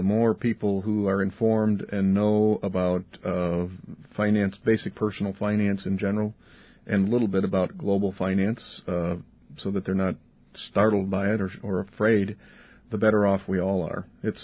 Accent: Wisconsin, United States; now in Minnesota, United States; I grew up in Wisconsin, as you know, and now have lived up in Minnesota or been around Minnesota for 30 years.

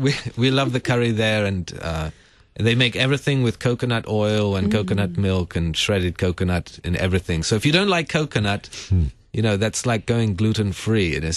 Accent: England, United Kingdom; moved away as an adult; now in United States; for me also identifying as an American in England, and then gradually picking up a sort of English identity for myself

